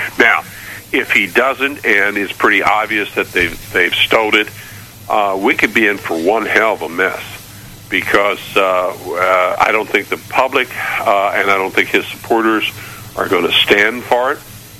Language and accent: English; Indiana, United States; Mike Pence, who's governor of my home state, he has thousands at his rallies